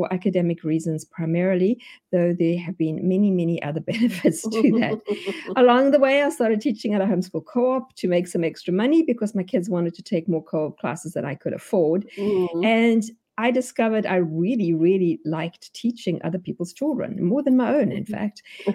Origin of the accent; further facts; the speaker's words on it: South Africa; moved away as an adult; now in United States; so you can hear from my accent, I am not American. Well, I am now, but not originally. So I come from South Africa. We moved here 20 years ago now.